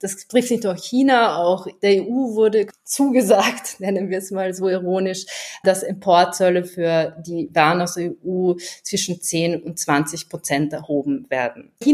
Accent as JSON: {"language": "German", "country": "Austria", "said": "ich komme aus Österreich"}